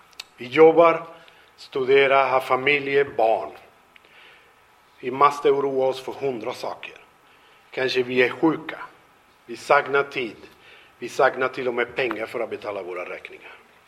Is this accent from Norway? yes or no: no; Venezuela; Swedish is a second language; now in Sweden; Hemma i Venezuela, jag bodde här i Sverige, det var 2002.